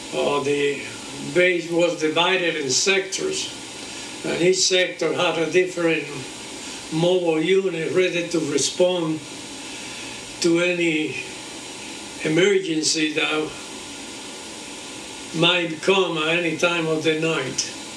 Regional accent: Puerto Rico; Always as a child, when I was growing up in Puerto Rico

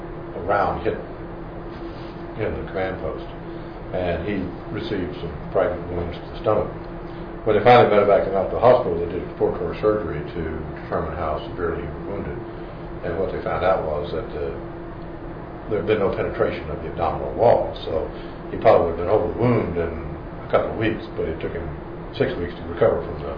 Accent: Texas, United States; He was from Texas, I was from Texas. I'd gone to A&M.

